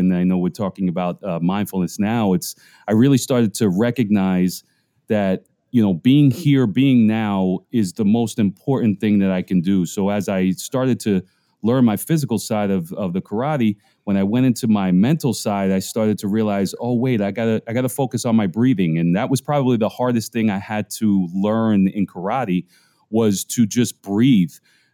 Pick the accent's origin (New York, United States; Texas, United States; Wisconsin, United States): New York, United States; New York City; being a you know, a person of Puerto Rican descent, but born and raised in the Bronx, and you know, not Puerto Rican enough for Puerto Rico and not American enough for America